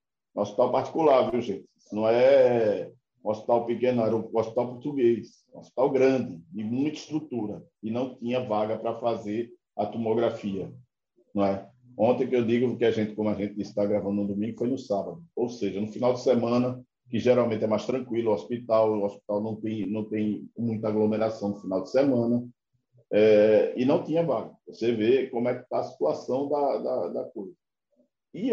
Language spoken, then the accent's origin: Portuguese; Janga, Pernambuco, Brazil; aqui na minha terra, no Janga